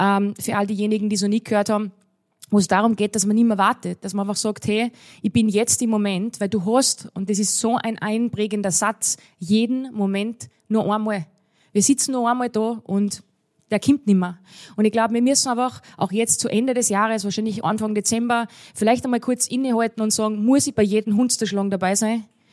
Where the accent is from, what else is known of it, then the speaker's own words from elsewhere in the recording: Wagrain, Salzburg, Austria; ich bin aufgewachsen in Wagrain und ich war immer schon ein bisschen anders.